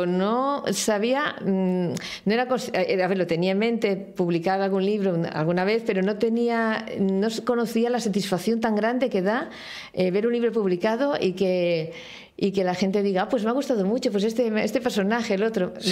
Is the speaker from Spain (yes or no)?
yes; Madrid, Community of Madrid, Spain; yo soy del barrio de Tetuán